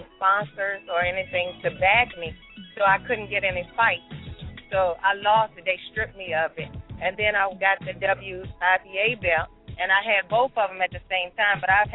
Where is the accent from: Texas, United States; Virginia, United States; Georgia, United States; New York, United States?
Virginia, United States; I'm from South Virginia, but right now I live in Ashburn in Northern Virginia.